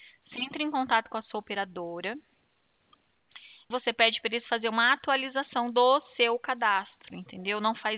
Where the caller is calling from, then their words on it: Presidente Prudente, São Paulo, Brazil; Eu falo aqui de Presidente Prudente.